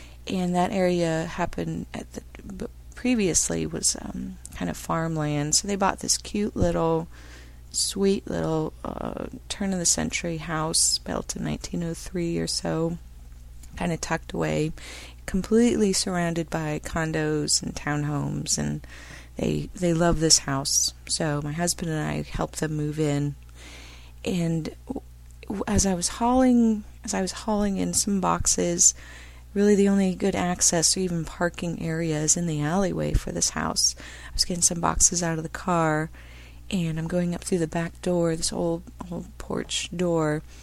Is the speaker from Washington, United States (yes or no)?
yes; Seattle, Washington, United States; I'm from Seattle